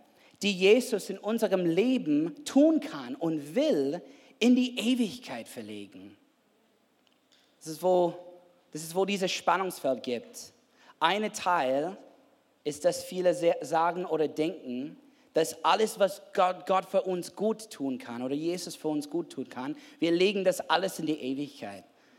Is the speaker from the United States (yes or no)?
yes; United States; German is a second language; now in Germany; dass ich als Amerikaner kann auch auf dieser Bühne mit meiner unperfektes Deutsch ein Predigt unterhalten oder geben